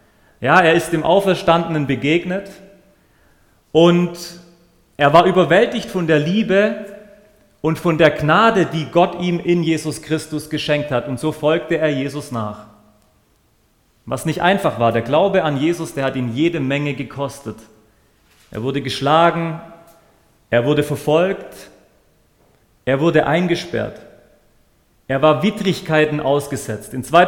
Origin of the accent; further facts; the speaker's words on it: Stuttgart, Baden-Württemberg, Germany; nähe dem Schwäbischen Meer, wie man hier sieht, wie man bei uns in Stuttgart so schön sagt, der Bodensee.